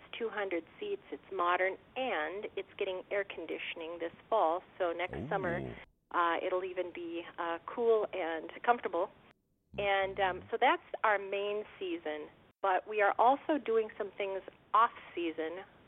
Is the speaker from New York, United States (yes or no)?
no; Thief River Falls, Minnesota, United States; Well, I'm originally from Thief River Falls. Okay. I graduated from high school here, and then I went off to college, and I spent about 10 years away.